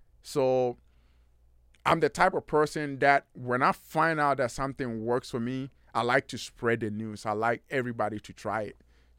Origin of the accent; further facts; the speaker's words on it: Ghana; And I'm born and raised in Ghana.